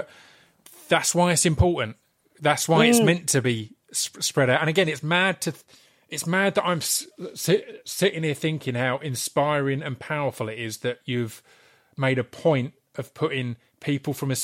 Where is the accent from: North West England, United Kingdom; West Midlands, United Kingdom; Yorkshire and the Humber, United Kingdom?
North West England, United Kingdom; Blackburn; I'm from Blackburn. I want to represent that.